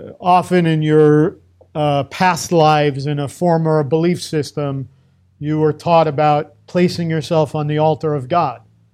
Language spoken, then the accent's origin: English; New York, United States; I used to remember, and I'm dating myself now, I grew up in New York